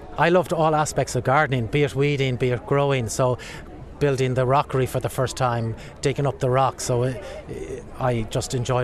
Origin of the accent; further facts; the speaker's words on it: Blackrock, Ireland; when we grew up in Blackrock, and when I went back, my parents allowed me have the garden.